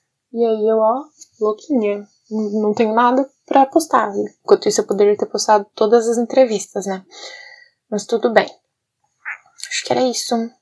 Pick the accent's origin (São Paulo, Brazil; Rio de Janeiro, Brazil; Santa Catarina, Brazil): Santa Catarina, Brazil; Eu sou catarinense, pelo amor de Deus. E eu só, o sotaque só volta mesmo quando eu tô falando rápido, quando eu tô falando alto, que daí eu lembro que eu tenho um sotaque